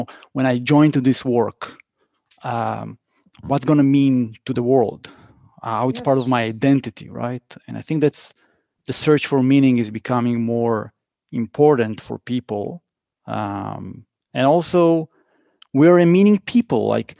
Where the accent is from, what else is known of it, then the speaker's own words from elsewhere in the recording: Israel; English is a second language; maybe also because I'm from Israel